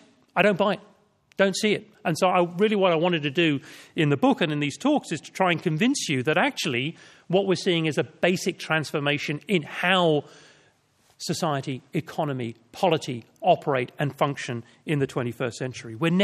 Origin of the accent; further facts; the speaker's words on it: Ireland; born there; moved away; also born or lived in London; So I was born in Ireland, moved to London with my parents, married a French woman